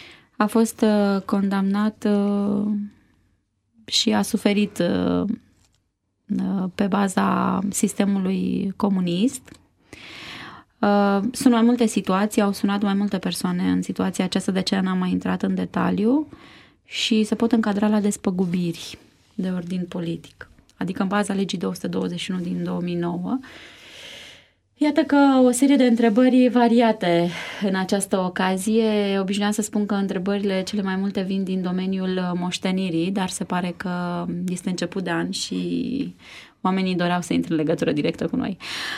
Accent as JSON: {"language": "Romanian", "country": "Romania", "said": "suntem români, așa că eu zic să ne respectăm calitatea de român"}